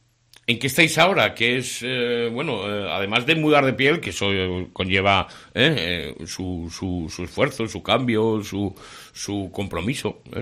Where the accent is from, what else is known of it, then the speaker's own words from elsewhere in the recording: Buñuel, Navarre, Spain; somos de Buñuel